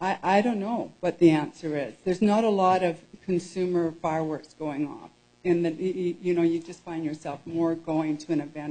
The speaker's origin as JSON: {"language": "English", "country": "Canada", "lives_now": "Blaine, United States", "said": "we're not part of the city of Blaine, even though my address does say Blaine, Washington. I'm Canadian, married to an American"}